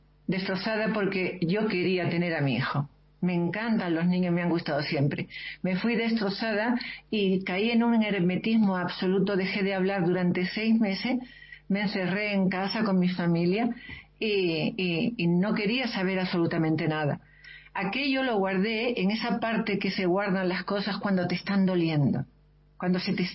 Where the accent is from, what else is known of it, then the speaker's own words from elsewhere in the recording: La Línea de la Concepción, Andalusia, Spain; born there; En el año 81, en la línea de la Concepción, como bien has dicho, que es mi pueblo donde yo nací.